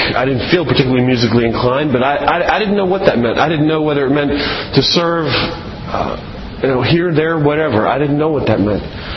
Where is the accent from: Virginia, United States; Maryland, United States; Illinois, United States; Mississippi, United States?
Maryland, United States; Baltimore; also born or lived in Southern California; I grew up in Baltimore, so I had resumes out in Baltimore. We had lived in Southern California.